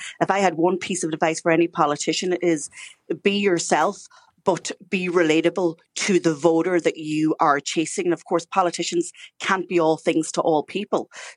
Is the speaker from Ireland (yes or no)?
yes; Ireland; if you look at us as Irish people, you know, we can get very annoyed